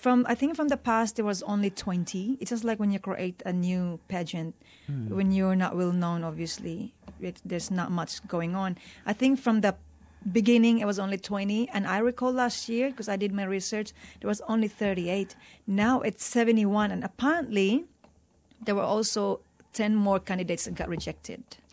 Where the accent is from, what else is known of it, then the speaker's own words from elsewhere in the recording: Philippines; born there; English is a second language; I'm from Philippines and I was born there.